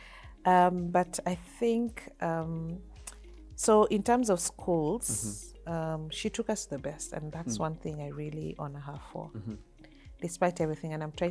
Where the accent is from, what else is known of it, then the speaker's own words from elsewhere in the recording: Kitale, Trans-Nzoia County, Kenya; So growing up in Kitale, same thing, you come up as a middle class, maybe lower middle class.